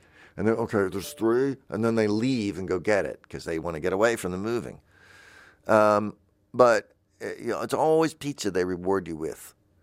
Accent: the South, United States; You know, I'm from the South, but she was not.

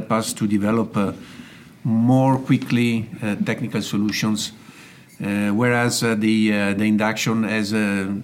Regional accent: Venice, Veneto, Italy; So I am from Veneto region, I'm from Venice, but with some sort of international roots, if we can say so. I was studying in Venice.

